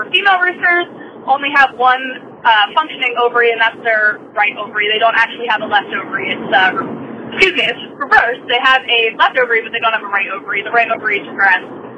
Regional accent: Columbus, Ohio, United States; I'm from Columbus, Ohio, and I'm an animal science major at Ohio State.

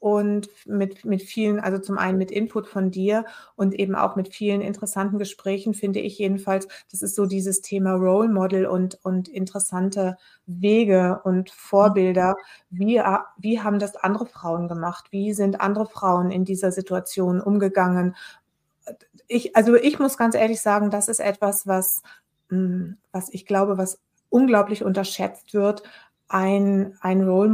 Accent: West Germany, Germany; ich bin aus dem Westen, im Westen groß geworden

